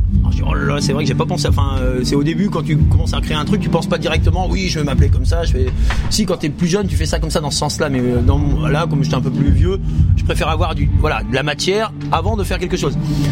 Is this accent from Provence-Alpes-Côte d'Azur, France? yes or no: no; Pays de la Loire, France; Je viens de la Mayenne. Donc en gros la Mayenne, si tu veux savoir, c'est un peu comme les Deux-Sèvres, un peu plus au-dessus quoi. Voilà. Donc à côté de Laval.